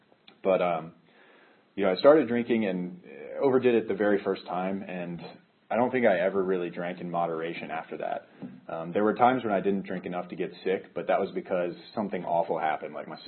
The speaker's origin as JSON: {"language": "English", "town": "Franklin", "region": "Tennessee", "country": "United States", "tie": "born or raised there", "said": "I was raised in Franklin, Tennessee, which is like 20 minutes south of Nashville."}